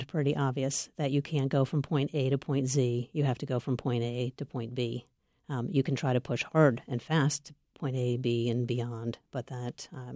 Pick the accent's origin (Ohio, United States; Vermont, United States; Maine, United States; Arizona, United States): Maine, United States; including here in my home state of Maine